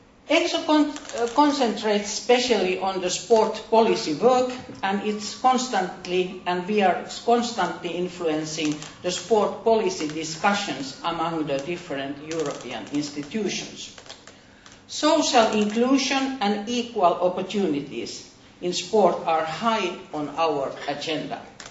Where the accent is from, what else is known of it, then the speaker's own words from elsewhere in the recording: Helsinki, Uusimaa, Finland; English is a second language; I am proud that you are having this event in my hometown, Helsinki.